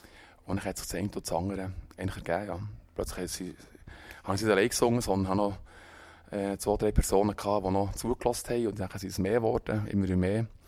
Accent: Bern, Switzerland; accent: Bernese German; first language Bernese German; Weil Berndeutsch ist meine Muttersprache. Mit der bin ich aufgewachsen.

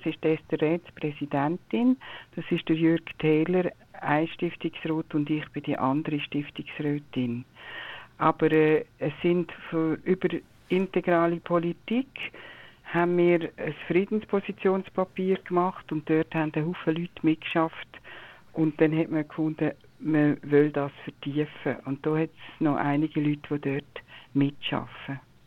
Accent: Kaiseraugst, Aargau, Switzerland; Ich komme aus Kaiseraugst

